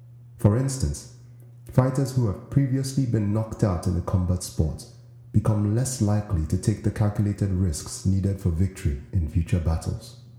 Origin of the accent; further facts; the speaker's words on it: Nigeria; In my home country of Nigeria